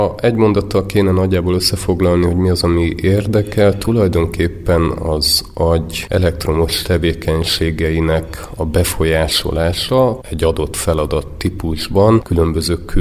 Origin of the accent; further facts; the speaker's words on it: Kápolnásnyék, Fejér, Hungary; also born or lived in Pécs; Pécsen születtem, nevelőszülőknél nőttem fel, és a mostani szüleim nevelőszüleimnél lakom már, lassan súroljuk a negyed évszázad határát, és én ott is nőttem föl, Kápolnásnyéken, az általános iskolát ott végeztem